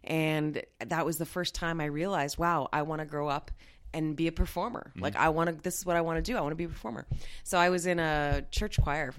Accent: Fredericton, New Brunswick, Canada; Born and raised in the Maritimes.

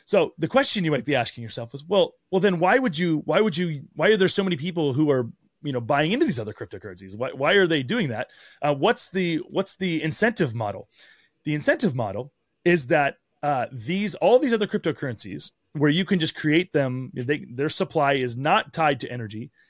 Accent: New York, United States; if you live in South Texas or in, you know, up in upstate New York where I grew up

